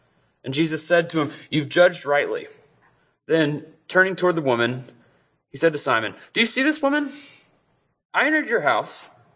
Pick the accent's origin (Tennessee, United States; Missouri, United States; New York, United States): Tennessee, United States; We moved here about a year ago from Birmingham, Alabama. I'm from Tennessee and she's from North Carolina.